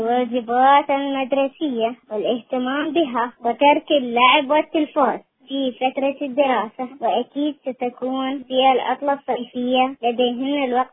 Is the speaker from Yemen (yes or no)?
no; Iraq; من العراق، عمري 11 سنة.